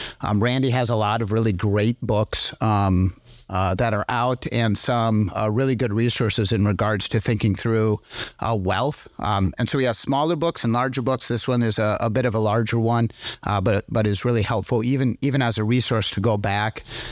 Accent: Minnesota, United States; So I grew up in Minnesota and then went off to Bible college over in Maranatha in Wisconsin, and then came back to be an assistant pastor at Grace Baptist Church in Owatonna, my home church.

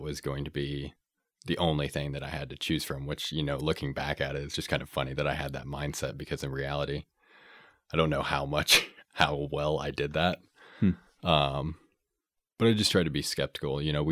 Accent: Paola, Kansas, United States; I'm from Paola, Kansas, so a little bit further south of Kansas City.

